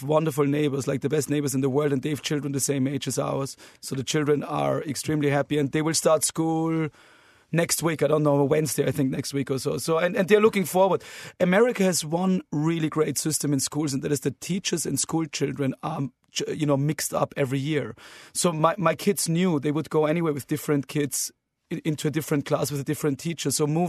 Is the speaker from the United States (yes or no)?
no; Salzburg, Austria; And then on Sunday, it's back to my hometown, Salzburg, for a full Mozart program.